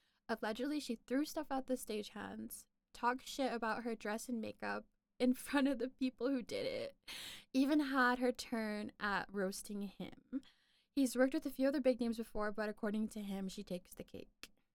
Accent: Nashville, Tennessee, United States; I'm from Nashville, and she was, of course, a legend.

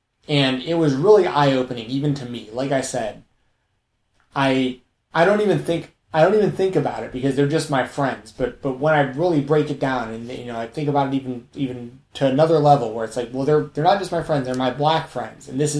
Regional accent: Atlanta, Georgia, United States; My next door neighbor growing up in Atlanta was black.

